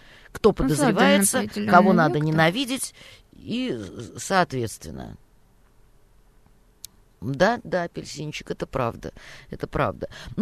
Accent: Russia; я никогда не скрываю, что я русская, не говоря о том, что у меня это на физиономии написано, и в моем акценте это читается.

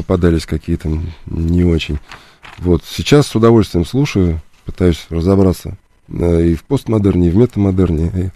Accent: Lyubertsy, Moscow Oblast, Russia; Да, конечно, я там провел все свое детство и юность.

